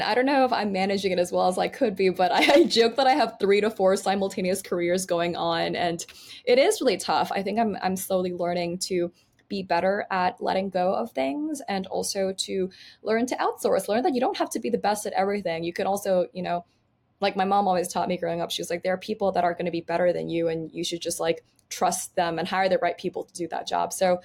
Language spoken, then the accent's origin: English; Thailand; I'm very Asian American passing, even though I grew up abroad. And I would never tell people that I grew up in Thailand.